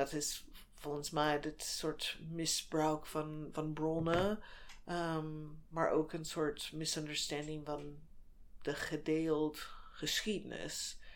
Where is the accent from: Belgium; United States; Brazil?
United States; Dutch is a second language; moved away as an adult; now in Netherlands; zal nooit echt Nederlander geworden. Ja. Maar na zoveel tijd buiten Amerika, maar ook toen ik in Amerika woonde, voelde ik niet thuis. Misschien is dat de Joods condition.